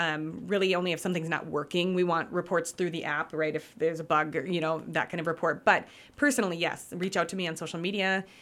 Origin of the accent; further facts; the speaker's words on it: Crookston, Minnesota, United States; I'm originally from Crookston